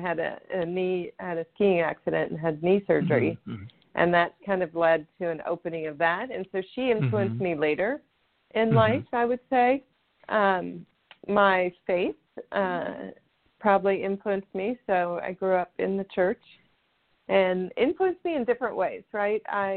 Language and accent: English; Houston, Texas, United States; So I grew up in Houston, Texas, in the United States. I'm the youngest of five girls, and we were born all within 8 years, so we're very close in age.